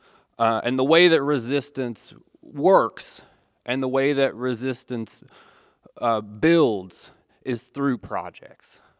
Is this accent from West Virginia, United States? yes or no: yes; Buchanan, West Virginia, United States; I grew up in Buchanan, West Virginia, but I live outside the region now.